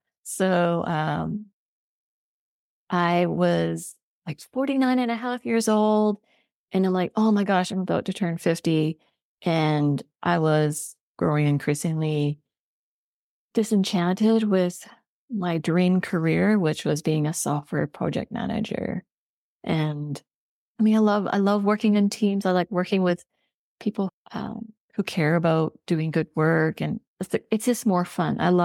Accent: Richmond, British Columbia, Canada; I mean, I grew up in Richmond, so I know a lot of roads in Richmond and Vancouver.

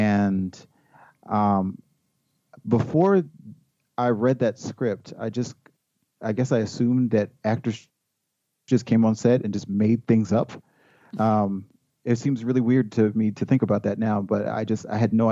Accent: Baltimore, Maryland, United States; now in Frederick, United States; Well, I'm currently in Frederick, Maryland, which is sort of my adopted city. I grew up in Baltimore and went to high school with Michael Phelps.

